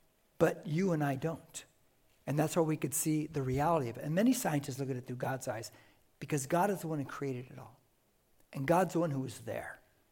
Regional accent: United States; You guys know I'm patriotic, right? I'm patriotic. You cut me, man. I'm American all the way.

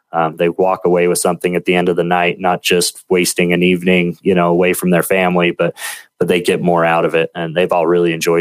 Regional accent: Utah, United States; actually here in my home state, Utah, at Weber State University.

